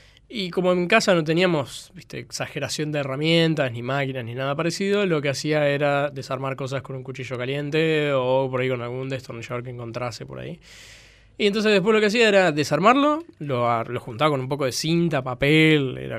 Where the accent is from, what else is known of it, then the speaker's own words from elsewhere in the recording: Buenos Aires, Argentina; born there; yo nací en Pompeya.